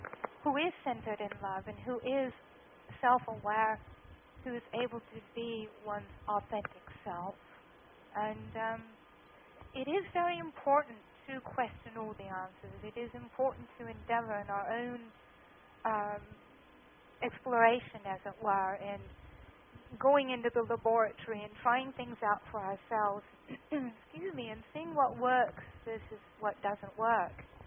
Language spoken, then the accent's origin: English; North West England, United Kingdom; I'm from Lancashire in England